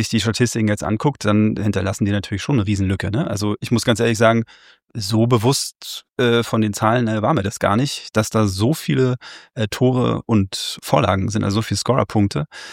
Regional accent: Berlin, Germany; Also ja, wir sind Berliner.

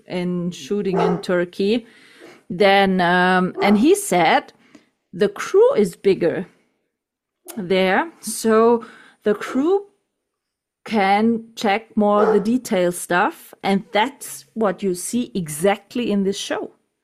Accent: France; English is a second language; because my hometown was the capital of France in the Second World War for 9 months.

